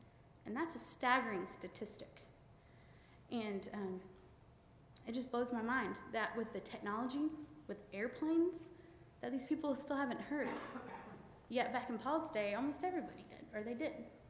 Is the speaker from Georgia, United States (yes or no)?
yes; Georgia, United States; And people up north think this is funny because I'm from Georgia.